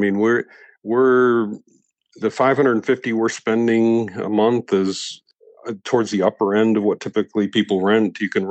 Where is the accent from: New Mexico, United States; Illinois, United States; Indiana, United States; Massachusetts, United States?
Massachusetts, United States; Boston; also born or lived in Italy; Well, I was actually born in Italy and lived in Europe till I was eight. So, well, my dad was working in Europe. So, but then after that, pretty much in the Boston area until I graduated college.